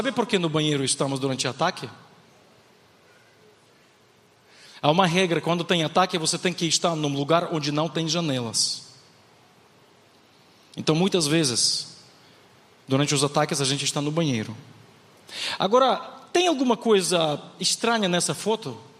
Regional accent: Ukraine; Portuguese is a second language; Não, eu sou da Ucrânia.

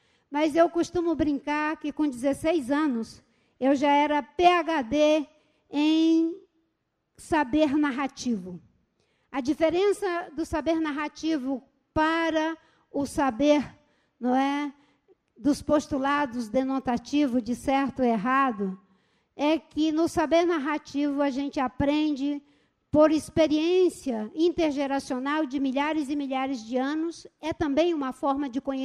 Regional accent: Seringal Bagaço, Acre, Brazil; born there; mas eu nasci no Bagaço, no Seringal Bagaço. Meu pai é seringueiro.

